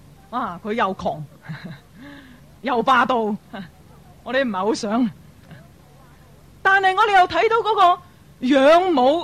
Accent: Hong Kong; 我们香港人

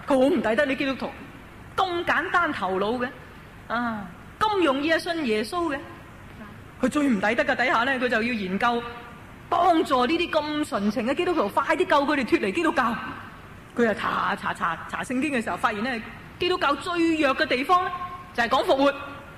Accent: Hong Kong; 咁我哋香港人咧就资讯爆炸嘅，好中意听呢啲资料嘅嘢

